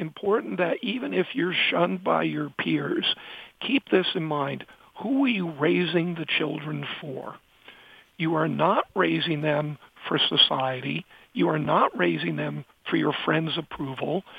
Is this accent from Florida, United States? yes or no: no; New York City, New York, United States; I'm from Manhattan, and, you know, in New York we have an expression